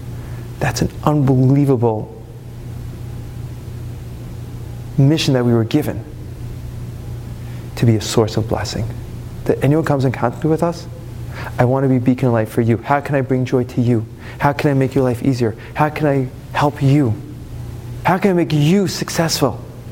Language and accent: English; United States; Number one, the country we live in. I'm an American.